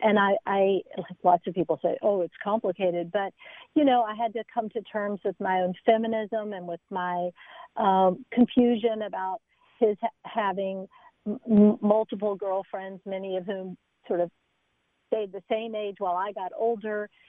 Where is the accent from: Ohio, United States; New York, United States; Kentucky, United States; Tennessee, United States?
Tennessee, United States; Memphis; when I say we, I mean … we grew up in Memphis.